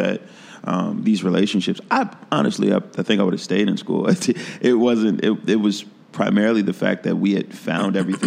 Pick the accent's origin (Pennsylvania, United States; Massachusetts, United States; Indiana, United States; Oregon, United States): Pennsylvania, United States; Philadelphia; now in Chicago, United States; I came to Chicago from Philly with my friend Joey Mays